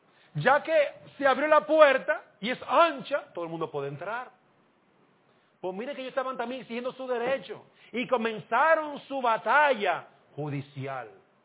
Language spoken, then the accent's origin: Spanish; Dominican Republic; Yo participé de eso, yo soy dominicano.